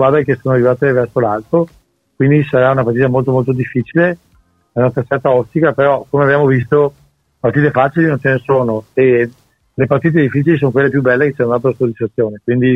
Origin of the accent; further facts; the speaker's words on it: Veneto, Italy; io gli auguro da buon veneto